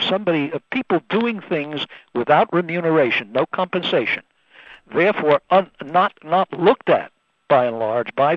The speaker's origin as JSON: {"language": "English", "country": "United States", "said": "I think it's from being an American."}